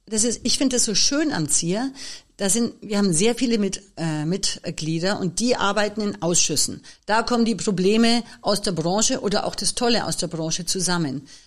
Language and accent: German; Munich, Bavaria, Germany; Ich komme aus München. Man hört es vielleicht ein bisschen. Ich bin also CSU-sozialisiert.